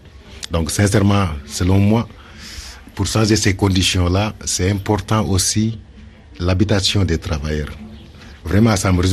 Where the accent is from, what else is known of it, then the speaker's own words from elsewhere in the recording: Senegal; now in Italy; je suis sénégalais et je vis en Italie depuis 8 ans.